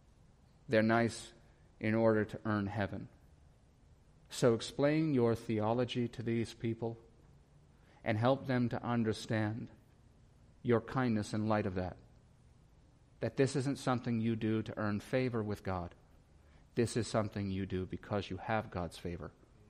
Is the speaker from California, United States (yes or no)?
no; Lorain, Ohio, United States; As you know, I am from Lorraine, and as you know, Lorraine is a hard city, and so I've seen lots of terrible things growing up.